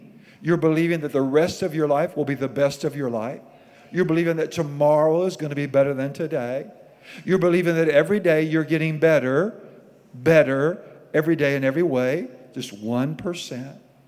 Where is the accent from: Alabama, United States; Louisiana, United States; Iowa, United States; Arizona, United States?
Iowa, United States; and you know, we're from Iowa originally, and it's about 6 hours from here to where our parents lived.